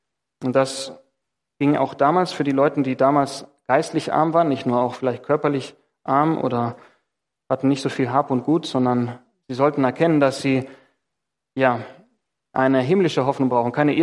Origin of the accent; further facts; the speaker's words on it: Greece; now in Germany; Ich komme ja aus dem Land Griechenland, da sind die Menschen eher stolz, vielleicht hier in Deutschland auch, aber in Griechenland umso mehr.